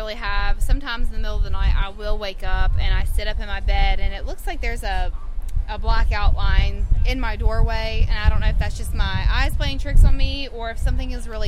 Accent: Buffalo, West Virginia, United States; Buffalo, West Virginia.

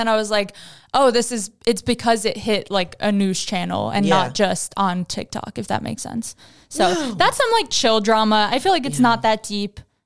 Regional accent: New York, United States; Basically, I can't say A's properly. Mm-hmm. I think it's because I'm from New York.

